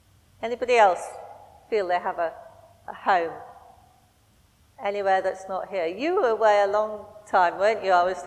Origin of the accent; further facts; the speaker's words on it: Yorkshire and the Humber, United Kingdom; now in London, United Kingdom; I came from Yorkshire to live near London, and for a long, long time, Yorkshire was my home